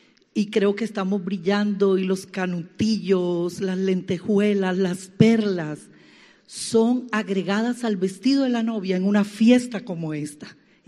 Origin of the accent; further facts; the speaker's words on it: Caribbean Region, Colombia; Y si como costeña yo bailaba y cantaba vallenatos